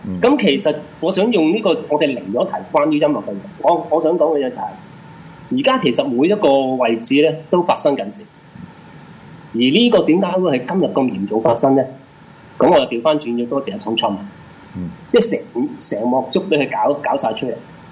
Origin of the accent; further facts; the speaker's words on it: Hong Kong; 我哋其實香港人做一啲好簡單嘅嘢，